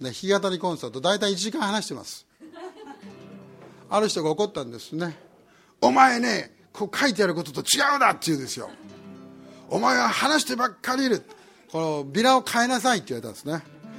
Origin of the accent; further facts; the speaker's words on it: Kumage, Yamaguchi, Japan; 私山口県の出身なんですよ。熊毛郡熊毛町高水村っていうど田舎なんですね。